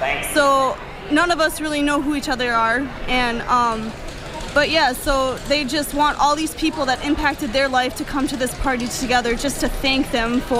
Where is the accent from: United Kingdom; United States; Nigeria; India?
United States; Minnesota; And then I'm from Benton County, so St. Cloud area.